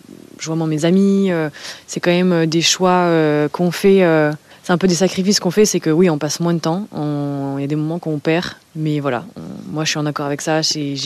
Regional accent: Strasbourg, Grand Est, France; Je viens de Strasbourg. J'ai commencé à Strasbourg

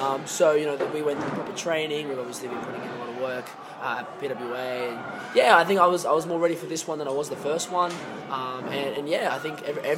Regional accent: Wagga Wagga, New South Wales, Australia; so I lived in a small town of Wagga Wagga, which is

